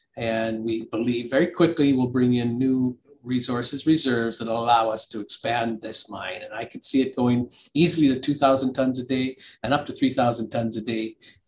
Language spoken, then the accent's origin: English; Canada; I'm a Canadian, and we explore projects way very remote.